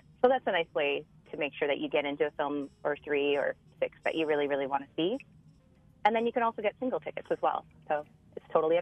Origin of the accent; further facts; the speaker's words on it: Midwest, United States; And maybe it helps that I grew up in the Midwest as well.